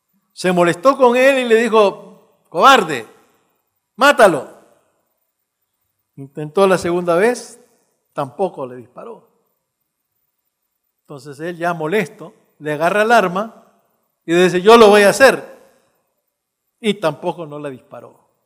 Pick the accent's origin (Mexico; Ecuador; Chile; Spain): Chile; Santiago, Santiago Metropolitan Region; nos criamos en Santiago de Chile. Yo tenía quizás 6, 7 años de edad, y él ya 13 años.